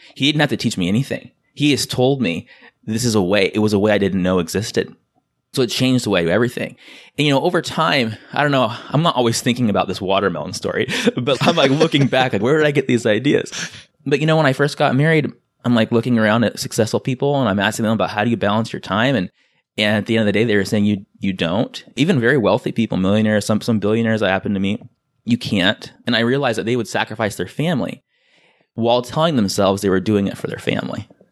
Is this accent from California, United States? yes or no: yes; San Diego, California, United States; And I'm from San Diego.